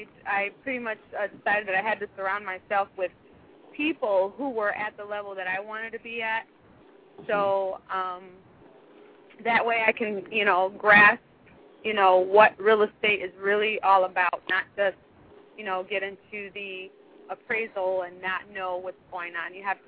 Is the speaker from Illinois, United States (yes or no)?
yes; Chicago, Illinois, United States; I grew up in Chicago, but I live in Indiana, so it's really interesting.